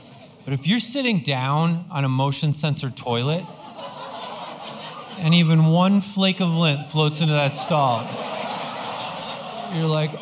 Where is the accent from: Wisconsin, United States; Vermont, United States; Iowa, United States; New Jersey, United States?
Wisconsin, United States; Yeah, I grew up in Wisconsin, yeah.